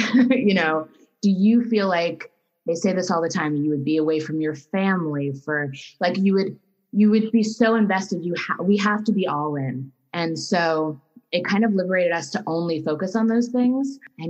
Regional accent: New Rochelle, New York, United States; Yeah, so I come from New York. I grew up in New Rochelle, New York, and I always dreamed of being in the film business in New York.

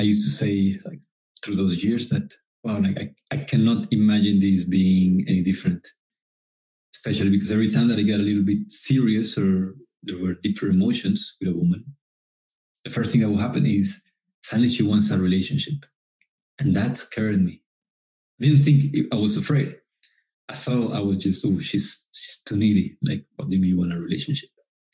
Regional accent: Colombia; English is a second language; So long story short, I was born and raised in Colombia, grew up super shy

